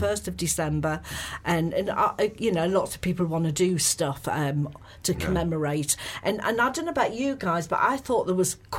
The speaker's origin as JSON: {"language": "English", "region": "North East England", "country": "United Kingdom", "accent": "Northeast", "said": "he was talking about, you know, the Northeast because he detected my accent"}